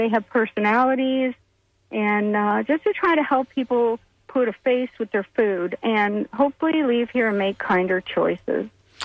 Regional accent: Illinois, United States; up in Illinois, up by the Chicago area, the suburbs of Chicago.

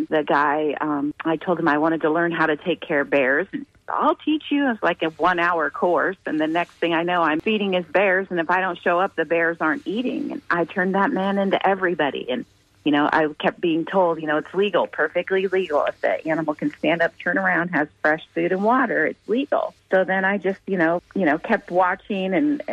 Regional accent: San Diego, California, United States; moved away as an adult; I was, I'm from San Diego, but I had moved to Texas to open a restaurant

